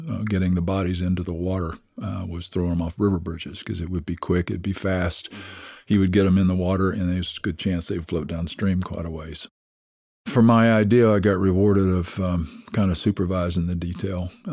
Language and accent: English; Tennessee, United States; I was raised on a river in East Tennessee